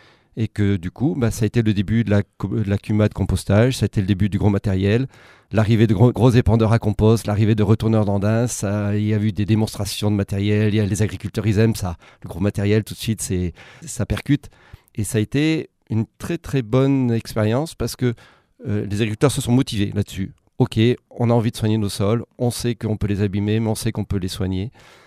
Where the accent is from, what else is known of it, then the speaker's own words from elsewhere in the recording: Grenoble, Auvergne-Rhône-Alpes, France; Et puis que moi, je suis grenoblois et que je connaissais les débouchés sur Grenoble.